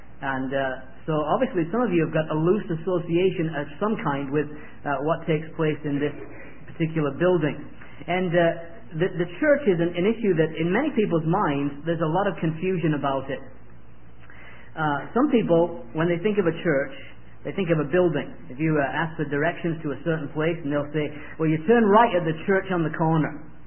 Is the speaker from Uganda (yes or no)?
no; England, United Kingdom; now in Georgia, United States; that's a tune that's very much associated with my home country, which is England. So even though I live in Georgia, you probably would figure out fairly quick that that's not where I'm from.